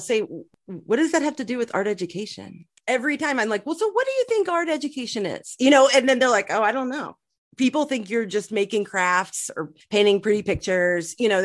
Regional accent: Plano, Texas, United States; like the district that I grew up in near Dallas

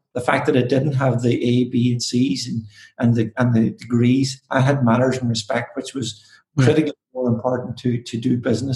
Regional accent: Ulster, Ireland; growing up in Donegal, he's your best friend and arch enemy at the same time

